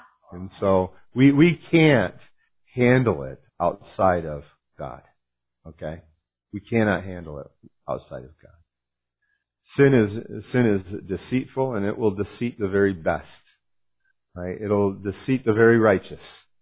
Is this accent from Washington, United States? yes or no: no; New York, United States; Where I grew up in Oswego County. My parents sold the farm. We had 150 acres with a big farm barn that my dad had a dairy in.